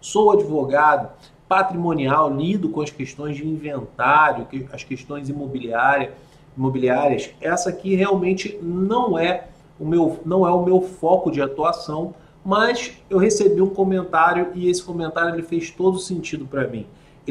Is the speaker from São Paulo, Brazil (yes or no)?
no; Rio de Janeiro, Brazil; Aquela época eu lembro, eu sou do Rio, estou no Rio